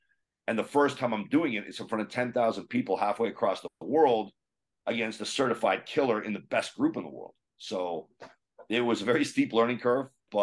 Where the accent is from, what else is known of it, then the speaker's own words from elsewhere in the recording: Canada; my chosen sport was highly illegal in my home country.